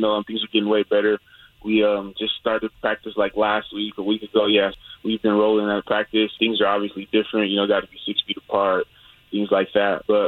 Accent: California, United States; You know, so I'm in East Palm, California right now. You know, nice weather out here. Just my hometown. You know, I've been here in close 17 years.

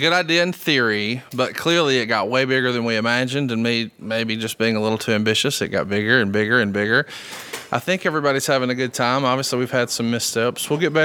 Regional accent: Chicago, Illinois, United States; You see your download analytics and you may think, well, it's because I'm from Chicago

